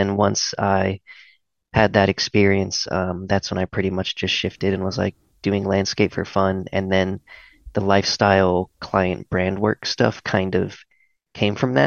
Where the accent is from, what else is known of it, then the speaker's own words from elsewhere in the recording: California, United States; because I was from California, 40 minutes from the coast, and grew up going to the beach all the time with my family and surfing and skimboarding.